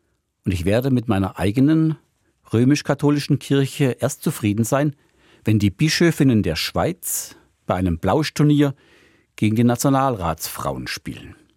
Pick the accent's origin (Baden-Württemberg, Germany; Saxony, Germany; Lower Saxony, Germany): Baden-Württemberg, Germany; now in Switzerland; So bin ich, der ich in der Nähe von Stuttgart aufgewachsen bin, Fan des VfB Stuttgart. Und bei Europa- und Weltmeisterschaften fiebere ich immer noch besonders für Deutschland, obwohl ich jetzt schon über 30 Jahre in der Schweiz lebe und Schweizer Bürger bin.